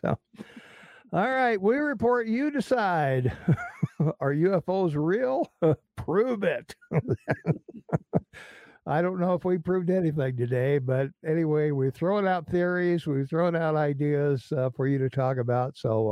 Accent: Jerseyville, United States; it's a sad day in Jerseyville when they tore down the white spot. That's my hometown

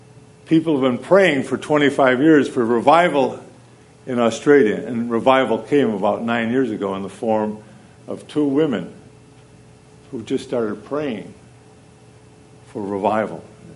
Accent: Boston, Massachusetts, United States; I had an Aboriginal friend who found out I was from Boston.

